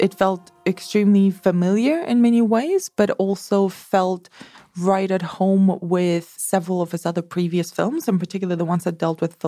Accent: Barcelona, Catalonia, Spain; also born or lived in Madrid; I'm from Barcelona.

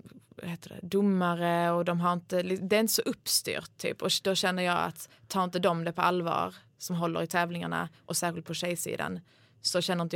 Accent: Sweden; Det var jag ganska stolt över mig själv. Som svensk i en portugisisk tävling.

